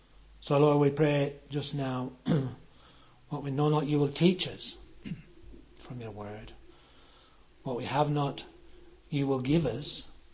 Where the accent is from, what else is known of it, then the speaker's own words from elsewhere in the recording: Chipping, North West England, United Kingdom; And you know, I was brought up in the Sunday school at Chipping.